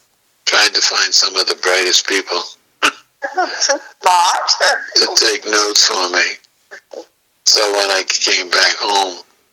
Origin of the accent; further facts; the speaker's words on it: Massachusetts, United States; Oh, I grew up outside of Boston.